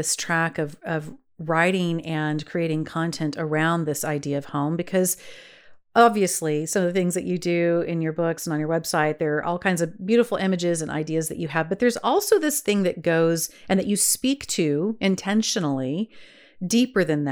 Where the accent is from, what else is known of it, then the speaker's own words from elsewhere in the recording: California, United States; I also felt like I was raised in California for the most part, but we went back to Mississippi almost every summer.